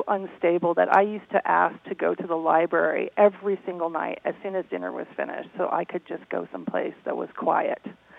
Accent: Nevada, United States; born there; also born or lived in Colorado / Hawaii / California; I was born in Nevada. We moved to Colorado. Then we moved to Hawaii, which was a shock.

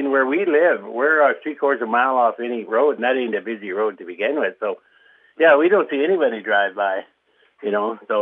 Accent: Canada; After, you know, because I'm a Canadian, most of the shows are held down the States there

